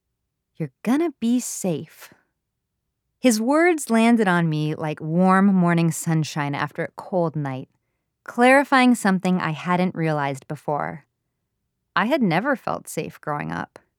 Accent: California, United States; And as a Californian, I would say they gave off good vibes.

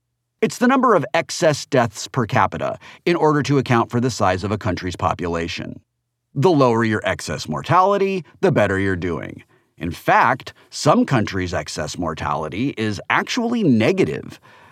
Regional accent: Seattle, Washington, United States; in my hometown of Seattle

